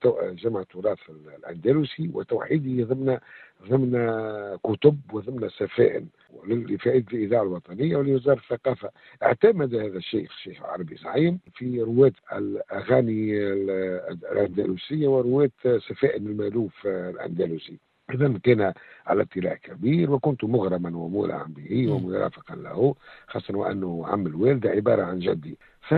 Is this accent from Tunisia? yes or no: yes; Ras Jebel, Bizerte Governorate, Tunisia; born there; حاليا أنا في مدينة رأس الجبل اللي هي مسقط رأسي في الشمال التونسي، تحديدا في ولاية بن زرت على رفاف البحر المتوسط.